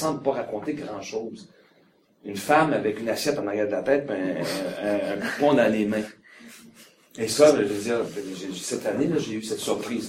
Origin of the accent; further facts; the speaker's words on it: Shawinigan, Quebec, Canada; Moi, j'ai la chance d'avoir grandi à Shawinigan, et puis il y avait dans, en fait j'ai grandi à Almaville en haut, puis à Almaville en bas